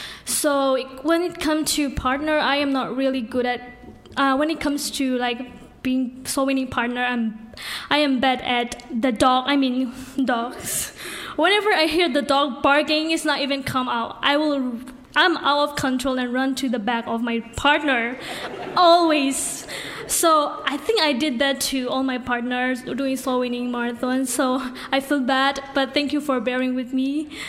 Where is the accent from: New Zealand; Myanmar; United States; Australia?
Myanmar; English is a second language; I'm from Myanmar. I came 2019